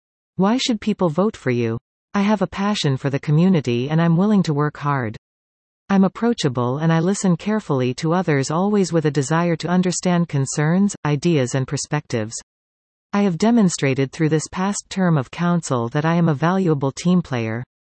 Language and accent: English; Puslinch, Ontario, Canada; to do my part to ensure my kids and their generation enjoy the same positive experience that I did growing up in Paslinch.